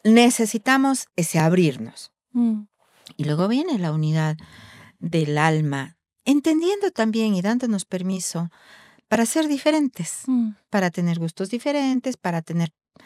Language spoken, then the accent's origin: Spanish; Cuenca, Azuay, Ecuador; Eres de Guayaquil, yo soy de Cuenca.